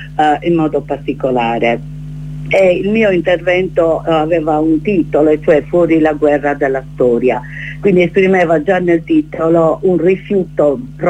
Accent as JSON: {"language": "Italian", "region": "Sardinia", "country": "Italy", "said": "io sono campidanese, per cui è difficile anche per me, che sono sarda, leggerla con l'intonazione giusta, con la cadenza giusta."}